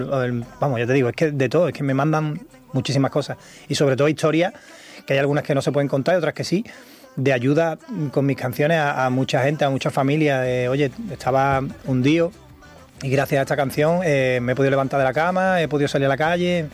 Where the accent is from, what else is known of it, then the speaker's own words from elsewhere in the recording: Jerez, Andalusia, Spain; canté en mi tierra, en la Plaza de Toros de Jerez. Yo nunca he vendido tickets en mi casa, en mi tierra, en Jerez.